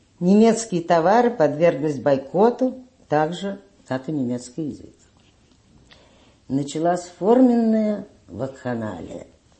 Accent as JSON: {"language": "Russian", "region": "Moscow", "country": "Russia", "tie": "born or raised there", "said": "Я родилась в конце декабря 1893 года в Москве, где прожила почти безвыездно 30 лет."}